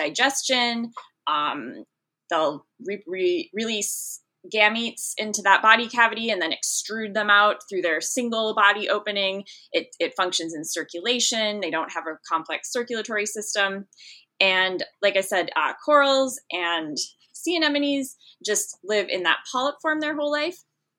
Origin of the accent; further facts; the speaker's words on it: Minnesota, United States; Well, I grew up in Minnesota in the, like, I think to get further from the ocean, you have to go to Siberia.